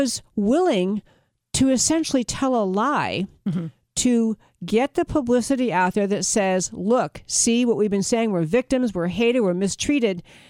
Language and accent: English; Schenectady, New York, United States; I grew up in Schenectady in upstate New York, and University of Albany is right down the road from Schenectady.